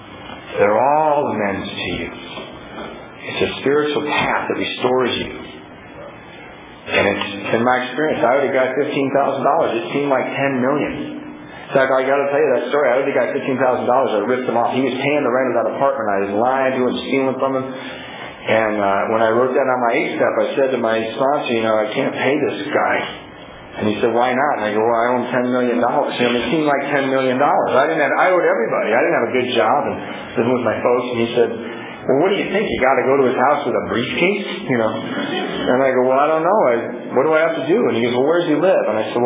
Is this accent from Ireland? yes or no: yes; Ireland; You know, and I'm full of sarcasm. I'm Irish.